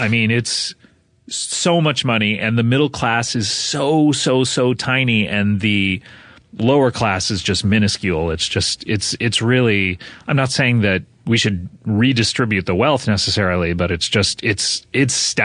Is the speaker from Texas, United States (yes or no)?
no; California, United States; Growing up in Orange County, for your listeners, it is kind of a rich pocket of California. It's a little bit south of Los Angeles